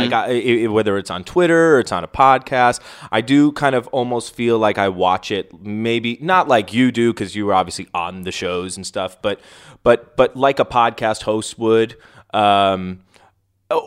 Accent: New York, United States; I was going to assume, since I'm from New York, that MetLife next year, 35, was going to be my first time.

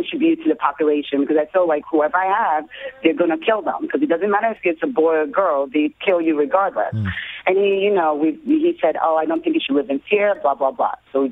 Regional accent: Nigeria; moved away; So I told the screener, so I'm actually Nigerian

